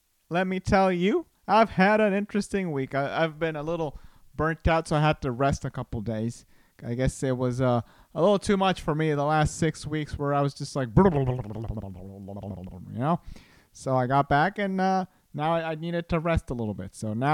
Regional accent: Costa Rica; first language Spanish; English is a second language; I grew up in Costa Rica, and my native language is Spanish, but I also grew up speaking in English with my fascia. So it was like a mixed language household. I spoke English with my dad, and I spoke Spanish with my mom.

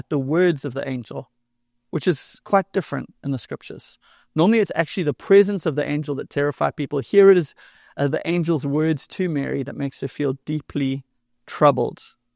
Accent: Durban, KwaZulu-Natal, South Africa; I grew up in South Africa. I grew up on the East Coast in a little city called Durban.

